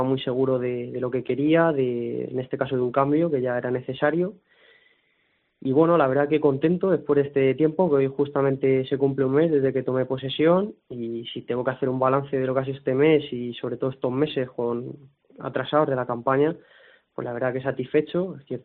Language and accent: Spanish; Pravia, Asturias, Spain; Yo siempre he dicho muy orgulloso que me siento praveño, porque he nacido aquí, me crié aquí y toda mi vida la desarrollé aquí.